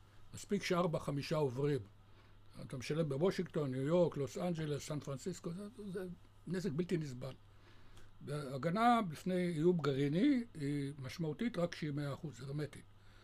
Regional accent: Tel Aviv, Tel Aviv District, Israel; אני יליד הארץ, מאוד ותיק. נולדתי, הייתי בן 11 כשהייתה מלחמת השחרור, ואני זוכר אותה. וכשאני מספר זה לנכדים שלי, הם שואלים, אני גם זוכר את הדינוזאורים ברחובות תל אביב. מרכז תל אביב, בית ספר עממי

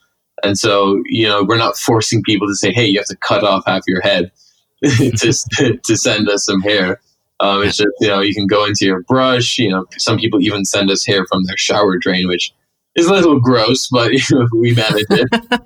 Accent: Jamaica; So I just graduated from college, and I'm actually from Jamaica.

